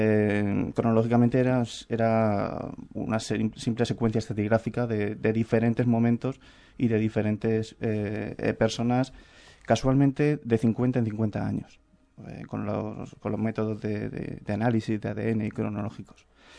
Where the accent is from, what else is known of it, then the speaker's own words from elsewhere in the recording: Cartagena, Region of Murcia, Spain; Soy de Cartagena. He desarrollado mucha vida profesional en Lorca. Mi segunda ciudad natal, por decirlo de alguna manera.